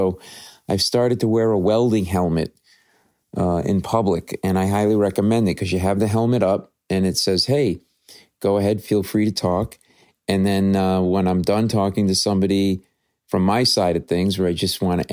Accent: Rhode Island, United States; Because I grew up in Rhode Island, so I'm an all Boston fan.

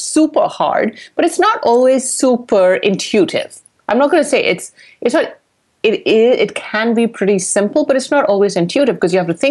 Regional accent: India; accent: Indian; That's by my educated Indian accent.

